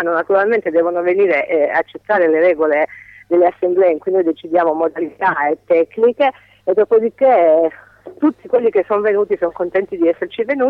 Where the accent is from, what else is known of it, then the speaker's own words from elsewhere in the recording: Calabria, Italy; io sono calabrese, so bene di cosa parlo